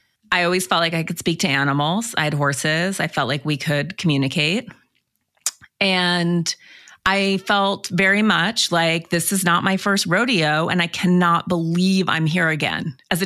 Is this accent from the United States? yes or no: yes; Montana, United States; So I grew up in Montana, which is a rural state in the US, and I grew up very much in nature with horses, and my parents were both transplants there.